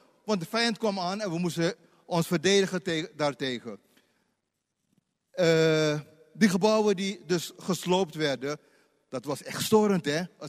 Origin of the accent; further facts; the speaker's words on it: Suriname; Ik kom uit Suriname, dus ik heb een heleboel dingen meegemaakt die ook met duisternis te maken hebben.